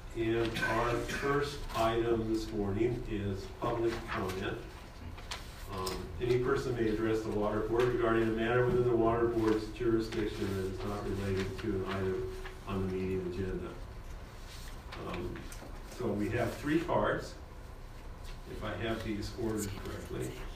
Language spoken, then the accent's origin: English; Chalfont, California, United States; I'm from Chalfont, California, and I am the board chair.